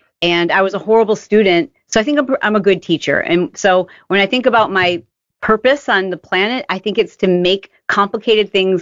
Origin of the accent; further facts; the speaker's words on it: Michigan, United States; I'm a Midwestern girl. I grew up in Michigan, just struggled in a household where I didn't know we were broke, but we were broke.